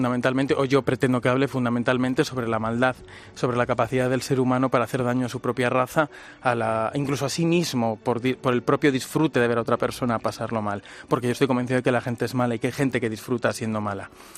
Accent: Zamora, Castile and León, Spain; now in Madrid, Spain; yo soy de Zamora, vengo a Madrid

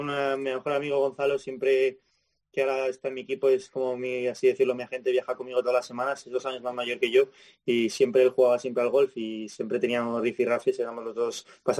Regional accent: Community of Madrid, Spain; moved away as an adult; now in United States; súper contento toda la vida ahí en los colegios y la verdad que nada, me puedo quejar. Y luego ya con 18 años partí a Estados Unidos

